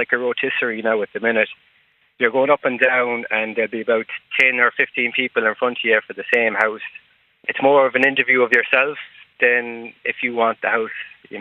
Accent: Connacht, Ireland; Well, I suppose I'm from Mayo myself, and I have taken a job up in Greystone.

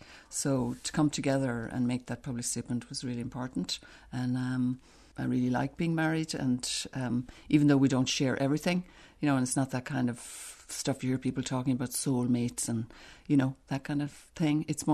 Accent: Kilmoyler, Munster, Ireland; I'm from Kilmoyler, one of these conjoined parishes, Kilmoyler and Banshee. So I grew up, you know, on a small farm, I suppose, and had the usual rural childhood.

